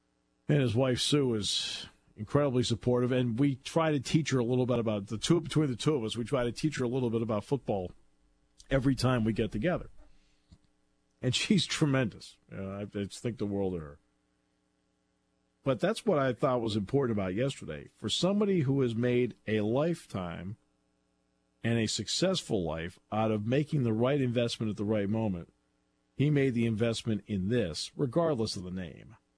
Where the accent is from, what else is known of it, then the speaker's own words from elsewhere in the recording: Connecticut, United States; I mean, I'm from Connecticut. This is a single person there I went to high school with, anything, nobody.